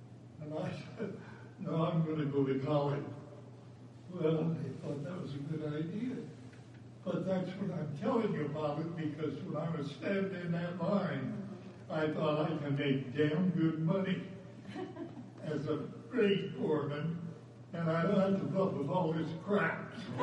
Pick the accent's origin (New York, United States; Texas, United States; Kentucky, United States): Texas, United States; Denison; When I was growing up in Denison, My whole life was athletics